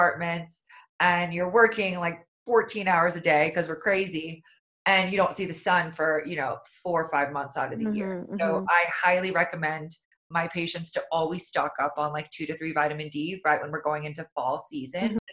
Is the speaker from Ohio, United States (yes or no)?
no; Kansas, United States; I'm also from Kansas, so I've seen these slaughter yards and I've driven by them